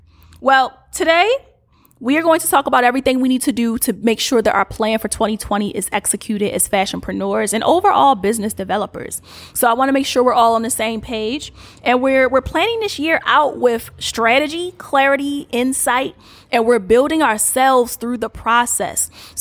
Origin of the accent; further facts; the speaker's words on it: Baltimore, Maryland, United States; And it doesn't look like my hometown of Baltimore. It looks like I'm in a different city, but I know I'm supposed to be home in the dream.